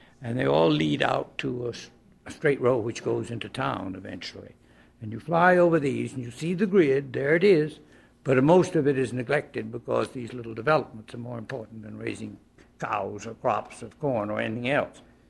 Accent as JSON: {"language": "English", "country": "United States", "said": "I'm an American that's been imprinted on me, like everybody else, to find the grid."}